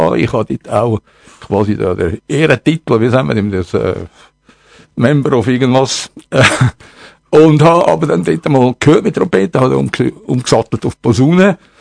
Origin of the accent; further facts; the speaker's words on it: Glarus, Switzerland; Also ich komme aus dem Glanerland